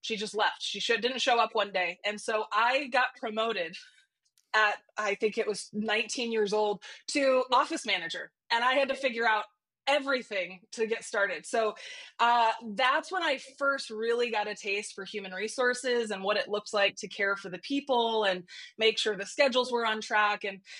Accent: Illinois, United States; moved away as an adult; now in Tennessee, United States; I live right now north of Nashville. I'm originally from Illinois. We moved here about 10 years ago. It's a lot warmer.

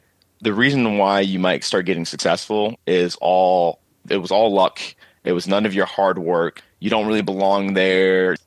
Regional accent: Lorain, Ohio, United States; I'm a kid out from Ohio. You know, I grew up in Lorain, and now I'm at Columbia University Medical Center in this prestigious college.

